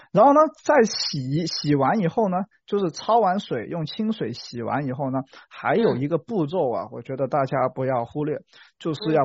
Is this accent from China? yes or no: yes; Guangdong, China; 我们广东人喜欢做汤